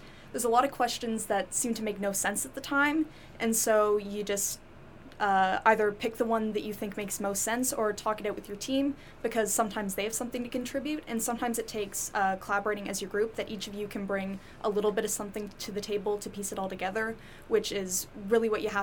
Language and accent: English; Campbellford, Ontario, Canada; I am in grade 11 at CCI, and I'm from Campbellford.